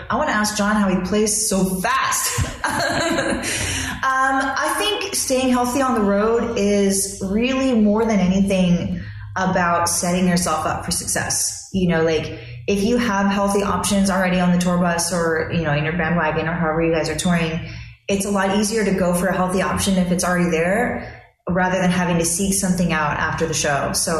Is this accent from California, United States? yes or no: yes; Los Angeles, California, United States; You know, I'm from Los Angeles and I love LA. Like, I love where I'm from. I love my hometown.